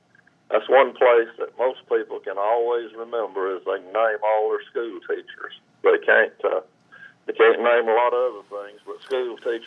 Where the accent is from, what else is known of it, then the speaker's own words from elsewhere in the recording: Sugar Hill, Georgia, United States; So I remember growing up in Sugar Hill. It was a great place to be.